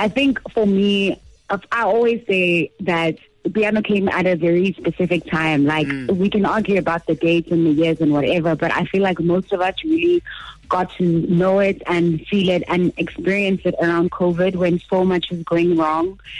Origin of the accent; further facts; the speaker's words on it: Eastern Cape, South Africa; Okay, so I'm Xhosa from the Eastern Cape. Shout out.